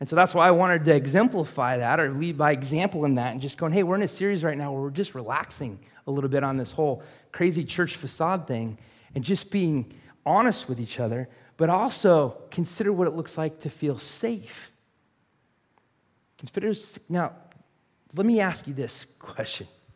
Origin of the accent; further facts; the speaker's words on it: Atascadero, California, United States; the little town that I grew up in Atascadero, which is just north on the 101, lots of like big hills to climb.